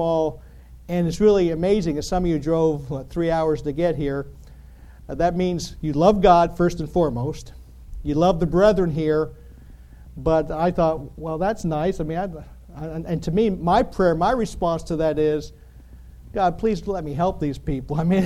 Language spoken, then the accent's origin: English; Pennsylvania, United States; But you know, I grew up in Pennsylvania. Don't hold that against me. But I grew up right near the Appalachian Trail.